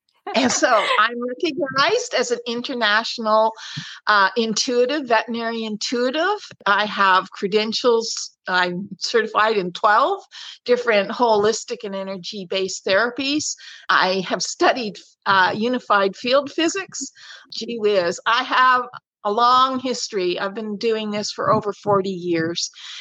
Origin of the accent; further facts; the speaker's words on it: Canada; So growing up in Canada, I had great opportunities out in the bush to ride bush horses.